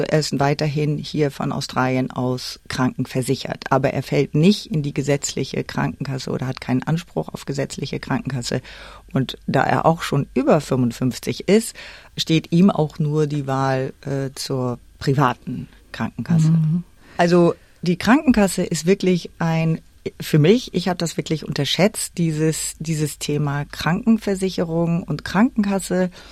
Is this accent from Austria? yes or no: no; Northern Germany, Germany; ich als Norddeutsche, das ist natürlich es ist wirklich schon, Deutschland ist einfach mein Zuhause. Dort kenne ich mich aus, dort bin ich geboren